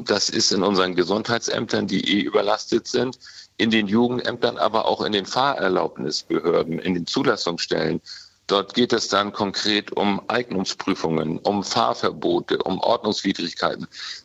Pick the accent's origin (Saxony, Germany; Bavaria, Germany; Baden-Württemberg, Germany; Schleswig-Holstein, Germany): Schleswig-Holstein, Germany; Ich komme aus Schleswig-Holstein.